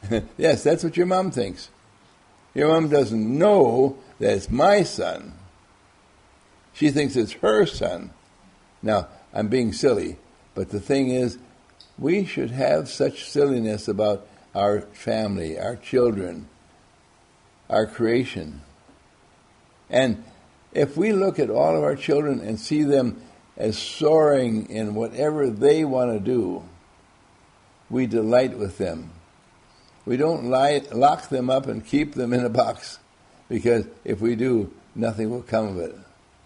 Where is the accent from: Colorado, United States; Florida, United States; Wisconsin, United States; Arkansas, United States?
Wisconsin, United States; now in Owerri, Nigeria; I had my fun as a child, growing up in Wisconsin, growing up with my family in the towns that we were in, and it was glorious.